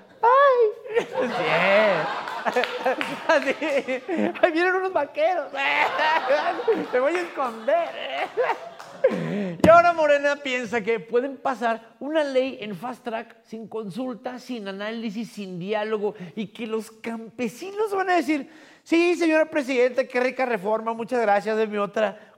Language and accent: Spanish; Chihuahua, Mexico; yo soy de Chihuahua, güey.